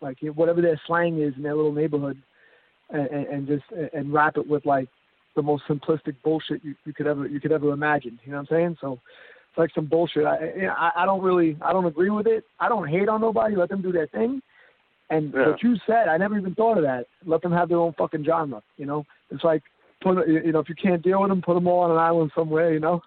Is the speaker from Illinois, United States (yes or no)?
no; New York, United States; And, you know, growing up in New York, I was a street kid too.